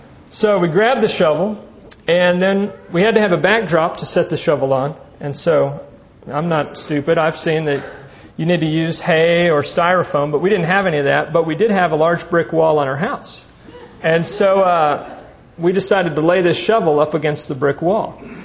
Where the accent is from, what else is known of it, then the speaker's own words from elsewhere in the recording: Texas, United States; We grew up in Texas, and so being a good father who buys what most people in Texas buy their two young boys.